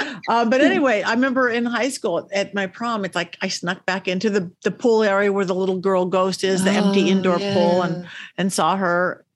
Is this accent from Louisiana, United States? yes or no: no; Lakewood, California, United States; also born or lived in Long Beach; I was born in Long Beach. I grew up in Lakewood, a suburban area next to Long Beach.